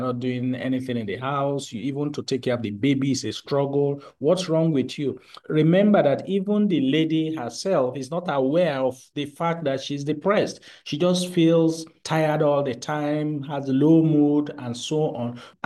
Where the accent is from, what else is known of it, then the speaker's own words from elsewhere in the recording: Nigeria; I'm a Nigerian, and I work in the mental health space.